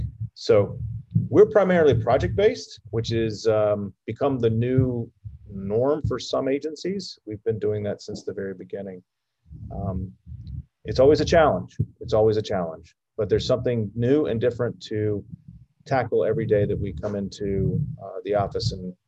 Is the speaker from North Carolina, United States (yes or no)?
yes; Winston-Salem, North Carolina, United States; I am a North Carolina native. Born and raised in Winston-Salem